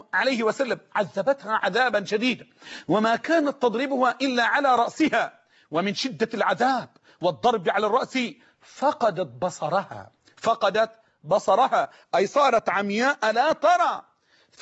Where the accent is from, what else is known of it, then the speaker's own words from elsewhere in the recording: Egypt; بلهجتنا المصريين